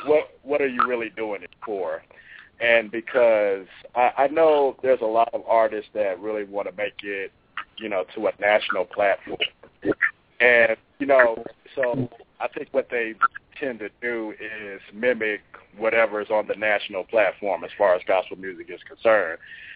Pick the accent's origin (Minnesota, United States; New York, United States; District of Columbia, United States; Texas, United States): Texas, United States; Houston; now in Dallas, United States; We're currently in Dallas now. I'm originally from Houston, and Monet is originally from Austin, Texas.